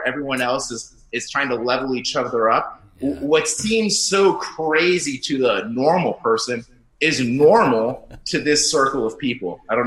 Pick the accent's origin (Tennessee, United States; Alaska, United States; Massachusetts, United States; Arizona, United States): Arizona, United States; Because I told them I was from Arizona.